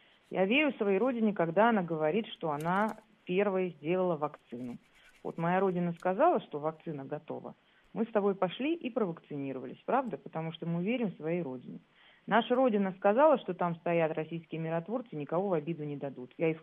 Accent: Armenia; не потому что я армянка и по древней армянской традиции боюсь сглазить

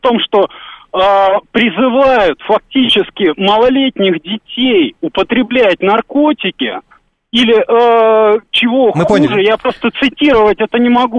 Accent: Moscow, Russia; я из Москвы.

